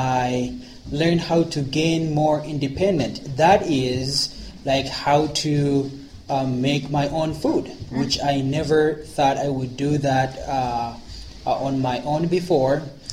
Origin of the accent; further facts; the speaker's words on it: Ethiopia; English is a second language; now in United States; I am originally from Ethiopia. I lived in the U.S. in Minnesota for about 9 years now.